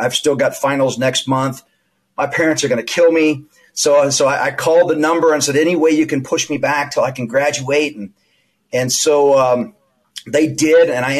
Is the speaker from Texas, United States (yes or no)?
yes; Houston, Texas, United States; Now, I grew up in Houston, Texas public schools.